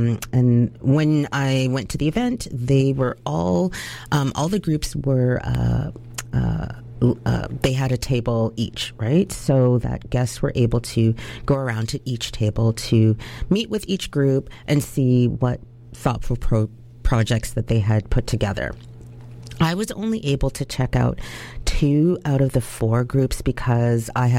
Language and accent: English; Canada; and as a Jamaican Canadian, I'm thrilled.